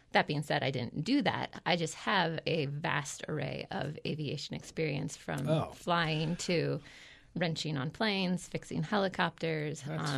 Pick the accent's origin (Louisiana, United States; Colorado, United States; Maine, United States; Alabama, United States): Colorado, United States; Carbondale; I grew up in Carbondale.